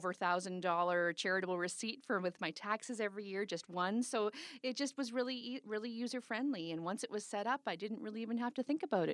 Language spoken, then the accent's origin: English; Red Deer, Alberta, Canada; now in Edmonton, Canada; I grew up in Red Deer, 20 years in Red Deer, and now 20 years in Edmonton.